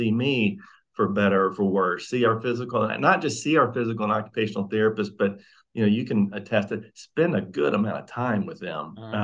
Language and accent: English; Mississippi, United States; I'm from Mississippi. So I went to medical school at the University of Mississippi and then did a pediatrics residency there